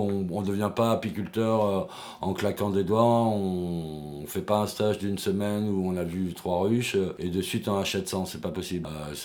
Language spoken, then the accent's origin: French; Centre-Val de Loire, France; born there; moved away as an adult; now in Toulouse, France; je suis toulousain, j'ai 50 ans cette année et je suis né en Touraine, je suis arrivé à Toulouse à l'âge de 25 ans.